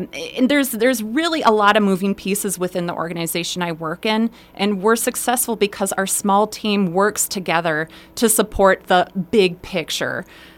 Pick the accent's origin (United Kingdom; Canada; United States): United States; Mankato, Minnesota; now in Hastings, United States; So I was born and raised in Mankato, Minnesota. My entire family is down there. They still reside down there, so we frequently travel down there to visit them.